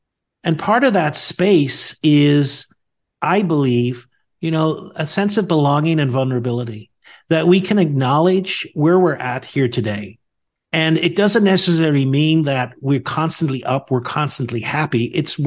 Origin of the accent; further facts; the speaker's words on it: Northern Ireland, United Kingdom; I think I got that from growing up in Northern Ireland.